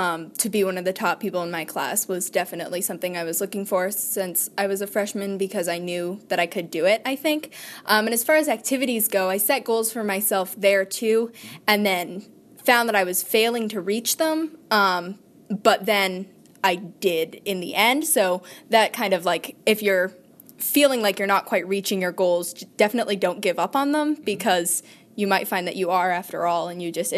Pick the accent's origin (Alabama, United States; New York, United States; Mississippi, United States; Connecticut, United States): Connecticut, United States; Because I grew up in Connecticut, so I've always kind of wanted to go back to the East Coast.